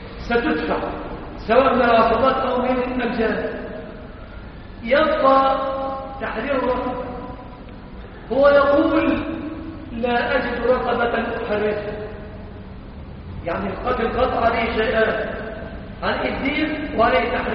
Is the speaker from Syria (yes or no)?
no; Egypt; الشبكة في بلادنا مصر في نواحينا ما ندري في مصر نعتبرها هذا الصداق